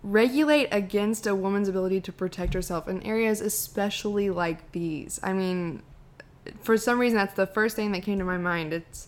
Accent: United States; I'm 40 minutes from Kansas City is where I grew up.

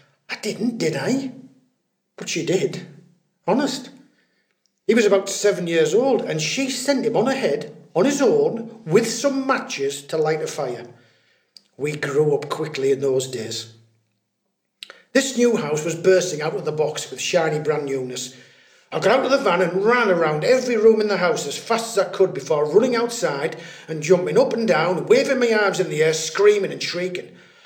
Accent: Grangetown, North East England, United Kingdom; also born or lived in Saltburn; I was actually born in Saltburn, but I lived in Vicar Street, Grangetown. One of the original 12 streets of Grangetown.

